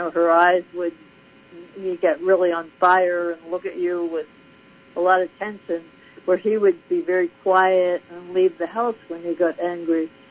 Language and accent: English; Altoona, Pennsylvania, United States; It was very pleasant growing up in Altoona with a lot of suburban stuff, you know, badminton in the backyard, that kind of thing. We walked to school, no one locked their doors. So it was very much a sense of community and a lovely place for a child, really.